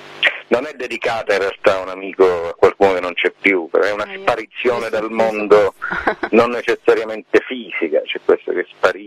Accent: Lecce, Apulia, Italy; È stato registrato qui, io sono di Lecce

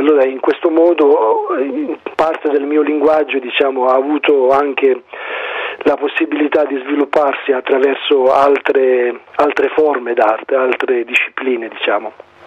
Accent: Rosolini, Sicily, Italy; moved away as an adult; also born or lived in Siracusa; io ho trascorso l'infanzia a Rosolini, come dicevi prima, poi l'adolescenza a Siracusa

